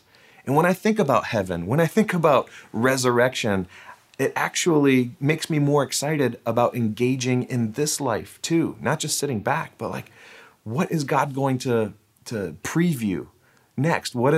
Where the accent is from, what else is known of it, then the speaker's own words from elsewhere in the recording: Florida, United States; they went to the next team to play Florida, I'm from Florida.